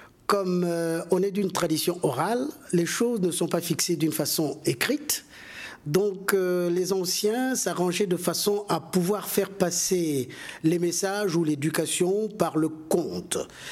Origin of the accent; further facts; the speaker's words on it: Republic of the Congo; moved away as an adult; now in Paris, France; Je suis né au Congo, j'ai grandi, je suis resté au Congo jusqu'à 24 ans.